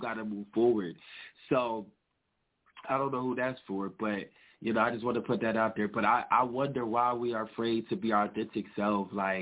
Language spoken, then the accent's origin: English; Trenton, New Jersey, United States; because I'm from Trenton. Trenton is a city, you know, and it's the capital of New Jersey, and it's basically the hood.